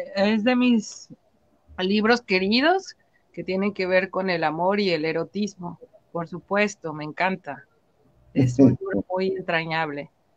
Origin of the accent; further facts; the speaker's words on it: Mexico; como todos los que somos mexicanos, tenemos parientes en el norte, le decimos acá, ¿no? En Estados Unidos.